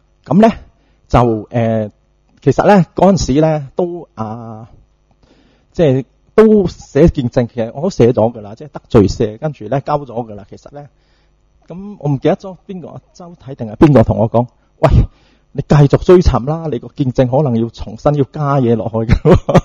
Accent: China; 就系我哋中国人或者系内地人都好中意讲一两个字叫踏实。

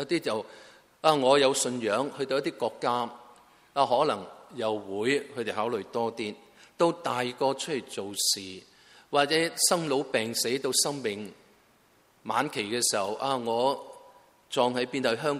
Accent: Guangdong, China; 有时我们广东人发酵啊

